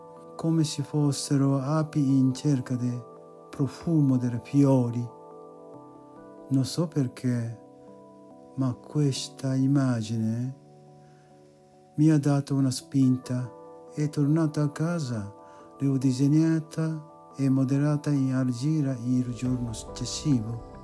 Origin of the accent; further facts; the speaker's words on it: Japan; Italian is a second language; moved away as an adult; also born or lived in Mexico; now in Milan, Italy; Sono un giapponese che è uscito dal Giappone passando per il Messico e arrivato a Milano.